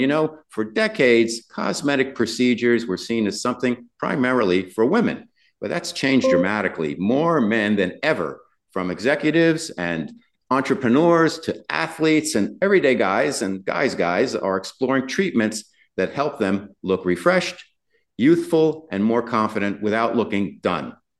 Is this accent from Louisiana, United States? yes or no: no; New York City, New York, United States; Dr. Kim, coming to us from New York City, my hometown.